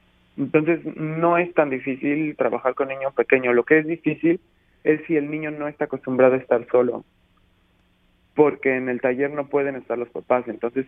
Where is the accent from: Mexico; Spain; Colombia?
Mexico; now in Montreal, Canada; de donde yo vengo de México, es una zona turística.